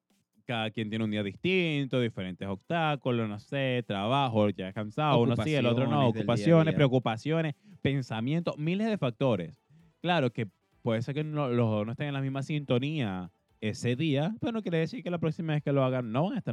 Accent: Venezuela; Nosotros somos venezolanos.

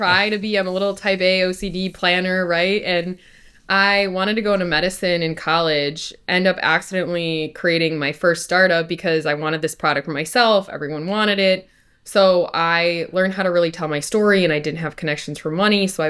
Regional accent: Chicago, Illinois, United States; now in Dallas, United States; I was originally from Chicago, moved to Dallas just over a year ago, and it's been an awesome ecosystem to be a part of.

